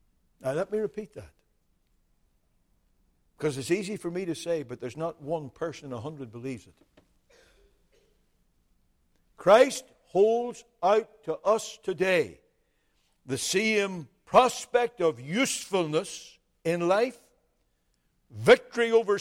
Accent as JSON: {"language": "English", "country": "United Kingdom", "moved": "yes", "lives_now": "United States", "said": "despite 30 years in America, I am British"}